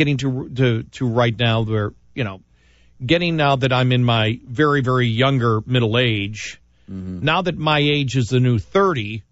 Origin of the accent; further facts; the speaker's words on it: Buffalo, New York, United States; of course, I grew up in Buffalo.